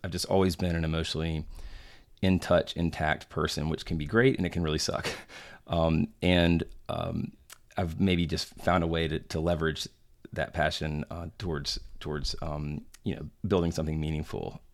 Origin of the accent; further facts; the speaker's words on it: North Carolina, United States; So I'm from North Carolina.